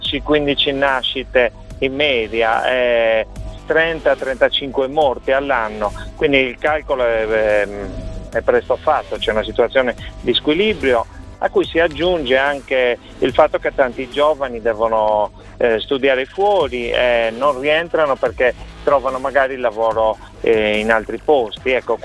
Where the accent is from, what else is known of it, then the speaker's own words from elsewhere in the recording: Isili, Sardinia, Italy; ho trovato inizialmente lavoro vicino al mio paese, quindi sono rimasto qui.